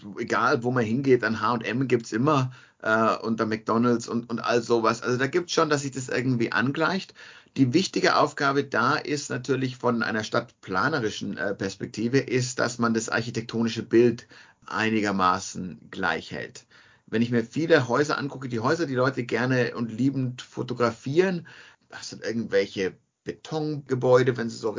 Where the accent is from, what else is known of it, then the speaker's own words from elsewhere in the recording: Munich, Bavaria, Germany; ich komme aus München ursprünglich